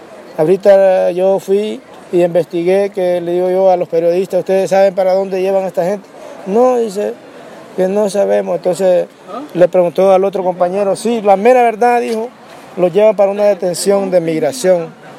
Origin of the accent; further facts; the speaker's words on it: Honduras; el país que venimos de Honduras es calientísimo. De la parte donde vivo yo es ahí, los garrobos viven. Porque es demasiado caliente, la zona sur.